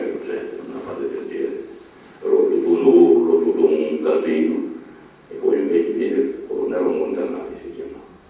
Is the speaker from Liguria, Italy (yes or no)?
yes; La Spezia, Liguria, Italy; io vengo dalla Spezia